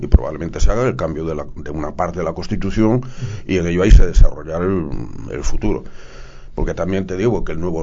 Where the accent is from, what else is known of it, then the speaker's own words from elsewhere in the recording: Spain; creo, como español, que verdaderamente hubo suerte de que las cosas se dieran así